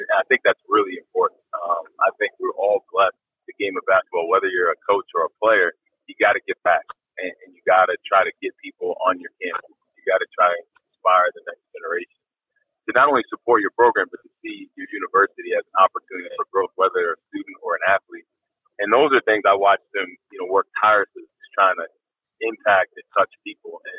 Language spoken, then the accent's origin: English; Massachusetts, United States; I grew up in Massachusetts.